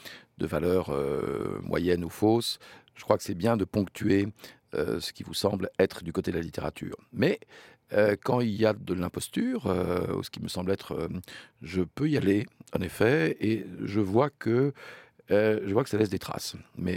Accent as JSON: {"language": "French", "town": "Lyon", "region": "Auvergne-Rhône-Alpes", "country": "France", "tie": "born or raised there", "said": "je souhaiterais faire remplacer le home sur le pommeau par un lion parce que je suis natif de Lyon."}